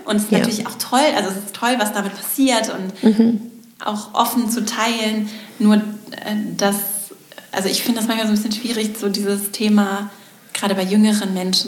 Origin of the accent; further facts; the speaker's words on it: Schleswig-Holstein, Germany; ich komme nicht aus der Großstadt, sondern ich habe auch in Schleswig-Holstein eher ländlich bin ich aufgewachsen